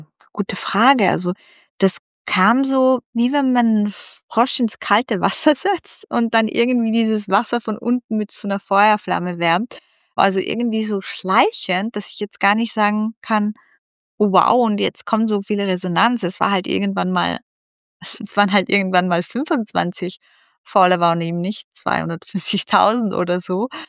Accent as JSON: {"language": "German", "country": "Austria", "said": "Ja, also bei uns in Österreich ist es sowieso als viel strikter geregelt."}